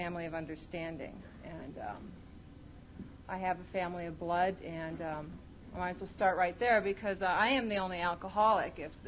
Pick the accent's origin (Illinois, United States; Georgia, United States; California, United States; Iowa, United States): Iowa, United States; I grew up in Iowa, and that was my very first resentment from the moment I could realize where I was.